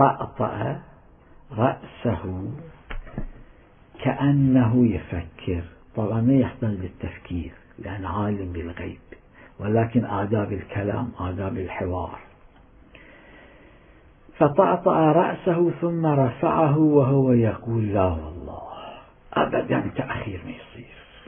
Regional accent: Iraq; كان عندنا في العراق

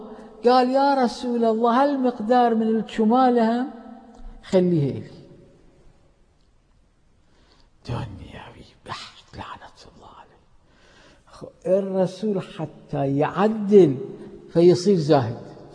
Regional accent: Karbala, Karbala Governorate, Iraq; هذا صار عندنا في كربلاء المقدسة، وأنا كنت حاضر

